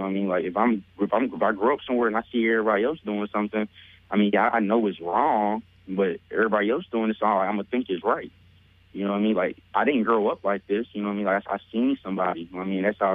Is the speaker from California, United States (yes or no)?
no; Atlanta, Georgia, United States; now in Pittsburgh, United States; Well, I'm in Pittsburgh, but I'm from Atlanta, Georgia.